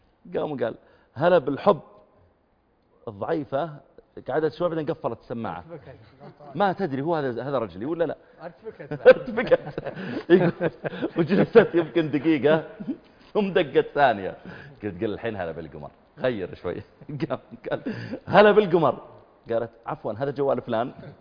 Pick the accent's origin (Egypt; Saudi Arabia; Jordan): Saudi Arabia; Eastern Province; also born or lived in Riyadh; وأنا من أهل الرياض لكن ربوت هناك، ويبدو أن طبيعة المناطق البحرية